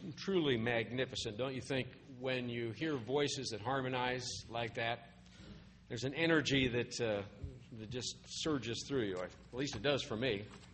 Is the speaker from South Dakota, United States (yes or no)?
yes; South Dakota, United States; For me, growing up in South Dakota, never having traveled further than Oregon, to the west